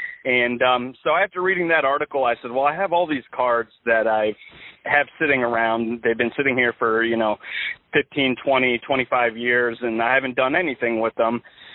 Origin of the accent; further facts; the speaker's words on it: Connecticut, United States; actually saw him, you know, play growing up in Connecticut, and was able to see him with the New Britain Rockcats